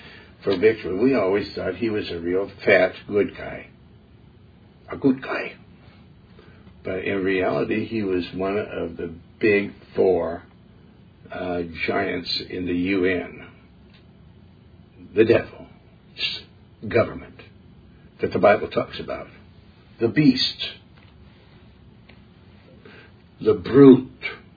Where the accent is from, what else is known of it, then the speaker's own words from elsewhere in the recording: United States; not a stinking Vaticanite, all right? I'm an American. I'm a born-again Christian.